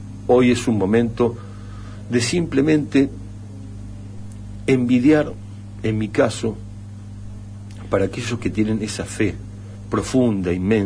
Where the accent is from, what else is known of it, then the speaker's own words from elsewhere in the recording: Argentina; Nadie puede negar el orgullo como argentino de un papa argentino